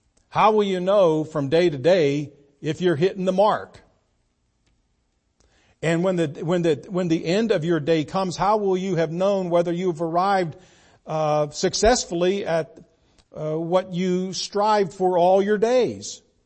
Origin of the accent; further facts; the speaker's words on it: Freeport, Pennsylvania, United States; Well, everybody knows where Pittsburgh's at, but if I'm going to say I'm from Freeport, Pennsylvania, well, where is that at? Oh, it's about 35 minutes north Pittsburgh.